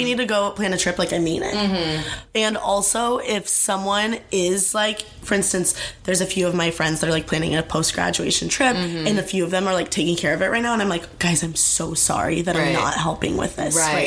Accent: Indiana, United States; moved away as an adult; now in Los Angeles, United States; So, I'm originally from Indiana, mm. but I live in LA. Cool. I moved there for school and I've lived there for...

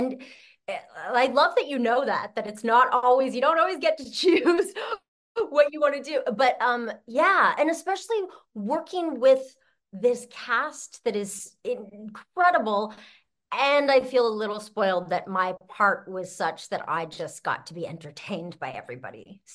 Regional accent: Canada; I'm Canadian, too.

